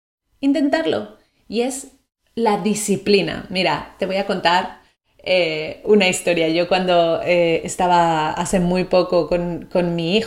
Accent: Mexico; accent: Mexican; Yo, por ejemplo, sé que soy mexicana, sé que tengo un acento distinto y no lo voy a cambiar.

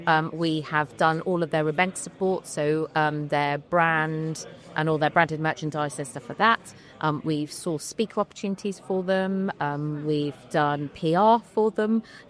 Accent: Swanage, South West England, United Kingdom; I grew up in Swanage, so I'm only an hour away from my mum and dad.

